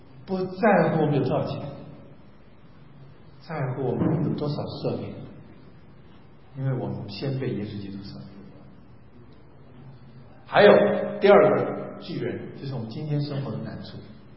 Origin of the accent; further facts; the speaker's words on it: Taiwan; also born or lived in China; 我是在国内出生，去台湾长大